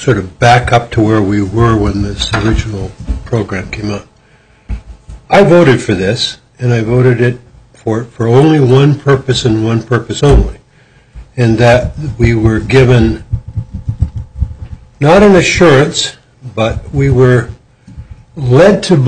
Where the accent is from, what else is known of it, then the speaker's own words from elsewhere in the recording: Missouri, United States; I said at the time, I'm from Missouri.